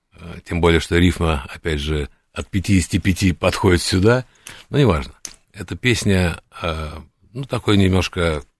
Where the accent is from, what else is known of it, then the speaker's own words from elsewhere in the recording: Berlin, Germany; Я рос в Берлине, и, соответственно, я видел...